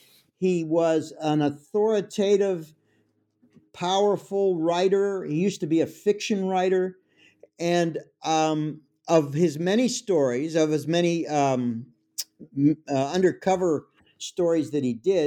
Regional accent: Pittsburgh, Pennsylvania, United States; I'm from Pittsburgh. It's my hometown.

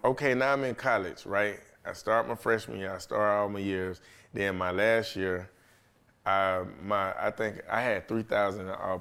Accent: Florida, United States; And I'm from Florida.

